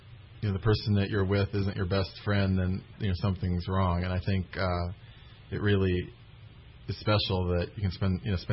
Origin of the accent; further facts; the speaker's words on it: Omaha, Nebraska, United States; I'm from Omaha. That's where most of my family still lives.